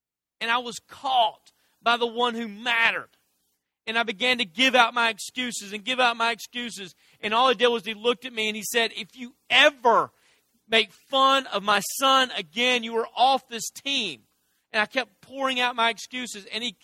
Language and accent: English; Dresden, Tennessee, United States; When I was 17, I grew up in Dresden, Tennessee. As you probably have assumed by the fact that you've never heard of it, there's nothing to do there.